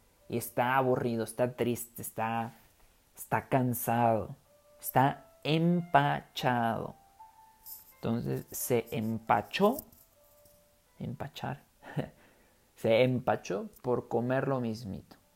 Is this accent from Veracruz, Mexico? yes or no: no; Guerrero, Mexico; yo vengo de Guerrero, vengo del campo.